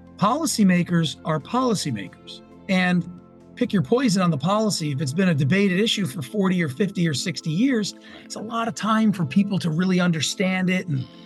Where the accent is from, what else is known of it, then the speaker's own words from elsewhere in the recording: Middletown, New Jersey, United States; My hometown, Middletown, New Jersey, we lost, I think, more people than any town in the country in 9/11.